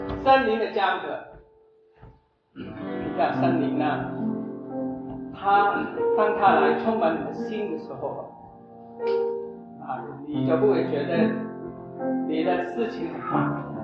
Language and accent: Chinese; Hong Kong; 我们香港人就是经常唉心叹气